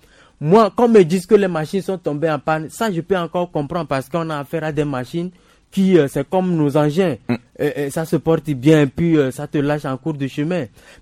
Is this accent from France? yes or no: no; Togo; C'est pour ça, justement, qu'en tant que Togolais d'abord, avant d'être journaliste, on se sent frustré